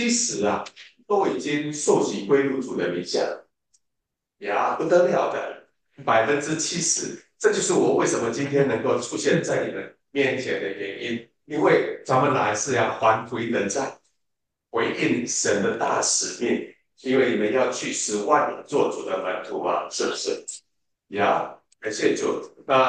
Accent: Taiwan; 咱们以前是住在那个台湾最高的那个大楼101旁边的，我们是住在平地的。

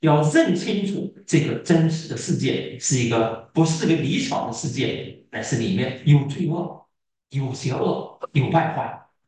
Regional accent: China; 我们在大陆生活的弟兄姐妹，我们都知道，我们小时候在语文上、历史课上

